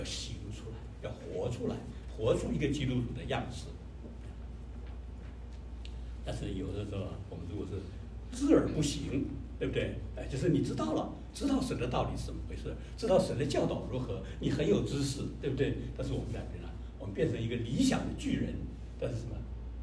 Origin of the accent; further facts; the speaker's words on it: China; 就造成我们中国人很多人，反正我做不到嘛